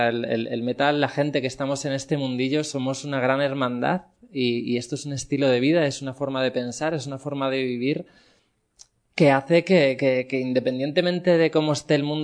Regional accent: Cantabria, Spain; yo nací en Cantabria estuve viviendo siempre en pueblos pequeños y de interior, y me he criado entre montañas, entre bosques, y entre vacas, y entre animales

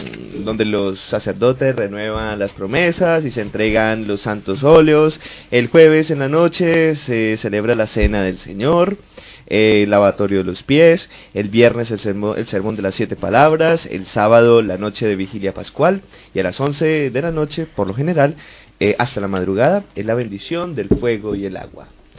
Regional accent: Colombia; diría yo como colombiano

